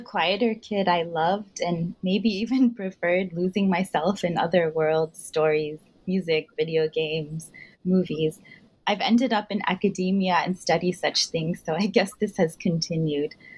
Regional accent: Houston, Texas, United States; I grew up in Houston in the 90s

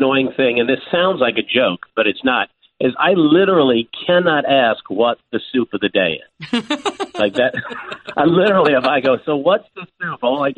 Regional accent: New York, United States; You know, and of course I'm from New York.

